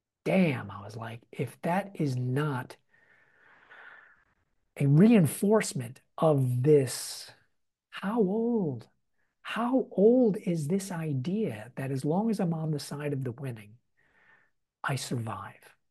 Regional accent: New York, United States; Now, I'm born and raised in New York, so I know the one word epithets that are slung at anybody and everybody.

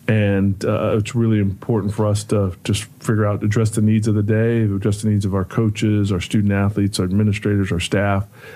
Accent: Gainesville, Florida, United States; I grew up in Gainesville, Florida, and the University of Florida was like a stone throw from my house.

